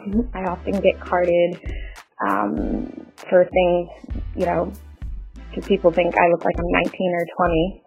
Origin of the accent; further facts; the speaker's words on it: Philadelphia, Pennsylvania, United States; now in New York City, United States; I'm 30 years old. I live in New York City, and I grew up in Philadelphia.